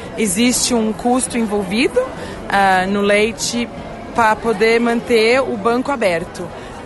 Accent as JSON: {"language": "Portuguese", "country": "Brazil", "lives_now": "Australia", "said": "Sou brasileira."}